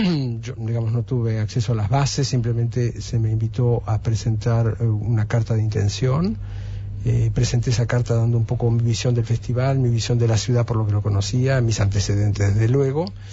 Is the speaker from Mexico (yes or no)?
no; Argentina; soy argentino y no llevo la bandera puesta, pero he recorrido un poco mundo en cuanto a teatros de ópera